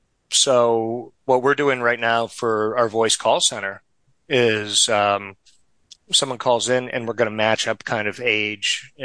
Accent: Boston, Massachusetts, United States; I'm from the Boston area.

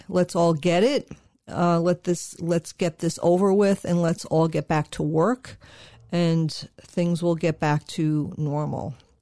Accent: New York, United States; accent: New York; my New York accent

